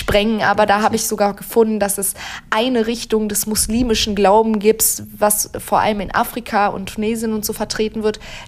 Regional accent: Turkey; ich komme ja aus der Türkei, aus so einem schönen Bergdorf, ohne Anschluss irgendwas, ne, hier Wasser ziehen aus dem Brunnen

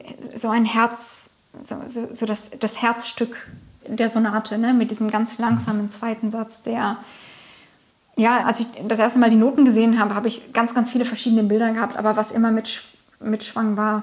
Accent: Bochum, North Rhine-Westphalia, Germany; also born or lived in Rostock; also ich bin in Bochum zur Schule gegangen und habe mein Abi dort gemacht und bin dann nach Rostock an die Hochschule gegangen.

